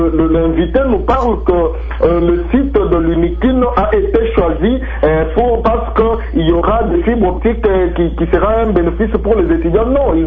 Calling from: Lubumbashi, Haut-Katanga, DR Congo; Je viens depuis la ville de Lubumbashi.

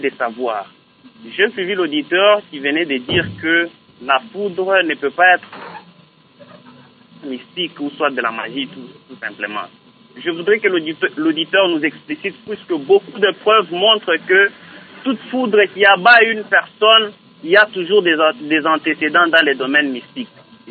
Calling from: Kamina, Haut-Lomami, DR Congo; La foudre ici chez nous à Kamina, au Katanga

